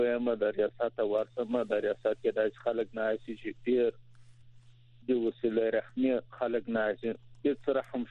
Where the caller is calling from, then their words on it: Kandahar, Afghanistan; دلته چې موږ سي په کندهار کې یو